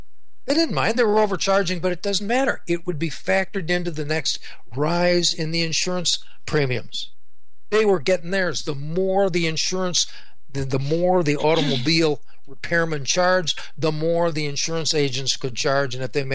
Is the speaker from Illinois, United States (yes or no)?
yes; Illinois, United States; up in my hometown in northern Illinois